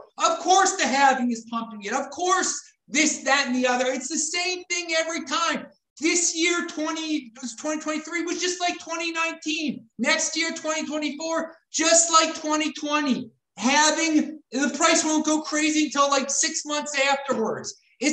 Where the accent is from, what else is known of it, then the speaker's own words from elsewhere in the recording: Baltimore, Maryland, United States; I'm from Baltimore.